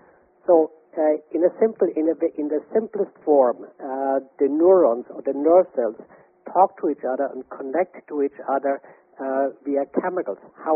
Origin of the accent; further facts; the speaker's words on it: Germany; English is a second language; moved away; as you might have noticed from my accent, I'm originally from Germany, but I've lived here in this country for 35 years.